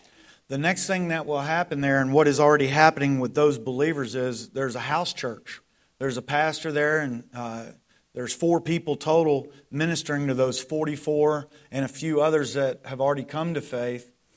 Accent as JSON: {"language": "English", "country": "United States", "said": "I'm an American, but I'd rather not do that."}